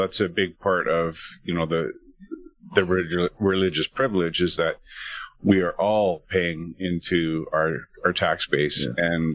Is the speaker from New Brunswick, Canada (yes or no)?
no; British Columbia, Canada; Well, I'm from British Columbia, Canada.